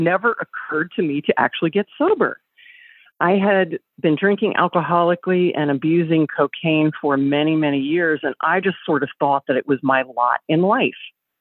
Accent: the South, United States; I grew up in the South where, oh, you simply didn't discuss these things.

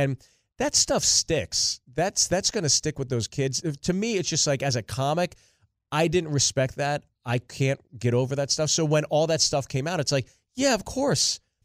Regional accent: Freehold, New Jersey, United States; born there; now in Los Angeles, United States; I was born in Jersey, Freehold, New Jersey. Everybody knows that for

